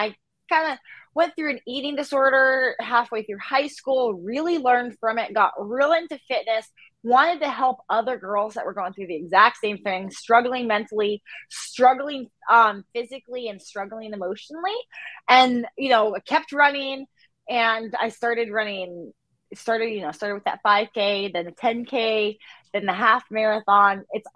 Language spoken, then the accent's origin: English; Florida, United States; no, I'm from Florida.